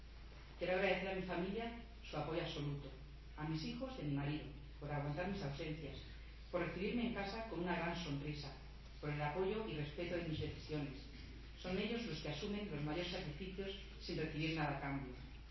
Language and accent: Spanish; Calasparra, Region of Murcia, Spain; Amo profundamente a mi pueblo. Me siento orgullosa de ser calasparreña